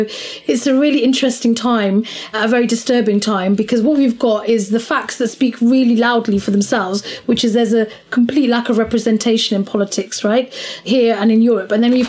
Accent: Oxford, South East England, United Kingdom; And I'm from Oxford. I was born and raised in Oxford. Oxford is a city that is responsible for a lot of this.

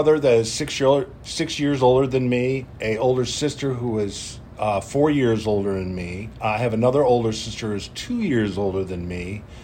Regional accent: Detroit, Michigan, United States; I come from very, very humble beginnings. I grew up in Detroit. My dad was a welder. My mom was a waitress.

